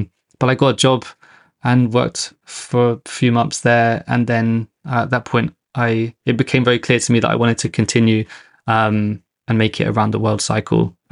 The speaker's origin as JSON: {"language": "English", "region": "London", "country": "United Kingdom", "tie": "born or raised there", "said": "I grew up in London, but my father's British, my mother's Danish."}